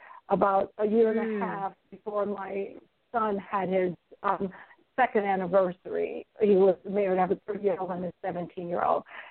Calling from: Florida, United States; I am doing fabulous. I'm greetings from Florida today.

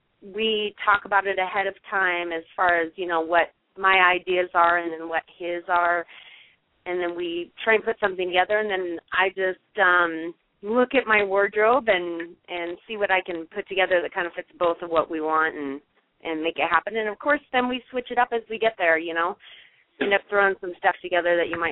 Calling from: Denver, Colorado, United States; I'm calling from Denver, Colorado.

